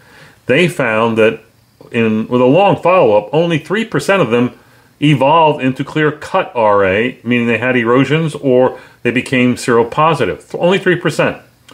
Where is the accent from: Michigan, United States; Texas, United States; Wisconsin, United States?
Texas, United States; Dallas; from Dallas, Texas.